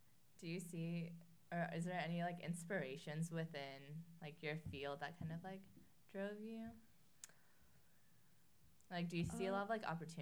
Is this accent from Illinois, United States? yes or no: no; Salem, Oregon, United States; So I'm from Salem, and there was quite a few people that like came from Salem too